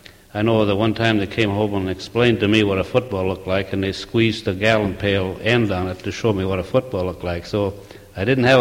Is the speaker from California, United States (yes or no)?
no; Portland, North Dakota, United States; born there; Well, I was born in Portland, North Dakota, and my mother was real strong on education.